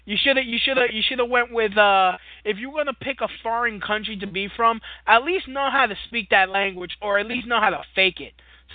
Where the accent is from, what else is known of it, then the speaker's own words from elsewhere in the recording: Brooklyn, New York, United States; Well, I'm from Brooklyn. I could get away with saying oi.